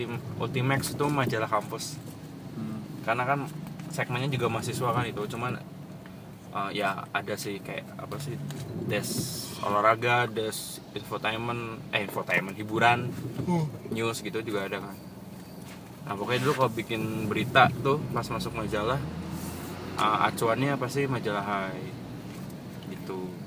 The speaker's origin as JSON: {"language": "Indonesian", "town": "Tangerang", "region": "Banten", "country": "Indonesia", "tie": "born or raised there", "said": "Iya gue asli Tangerang."}